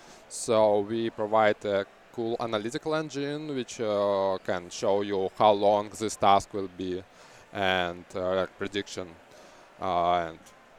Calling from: Moscow, Russia; English is a second language; I'm coming here from Moscow, Russia

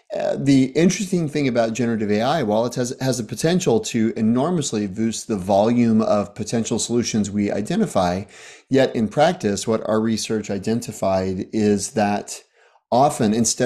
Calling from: La Honda, California, United States; I'm in La Honda, California, just up the Santa Cruz Mountains from Stanford University.

